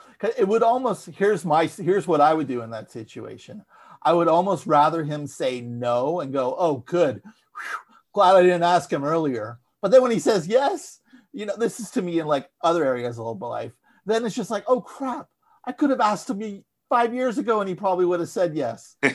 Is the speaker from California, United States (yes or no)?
yes; Millbrae, California, United States; I grew up in Millbrae.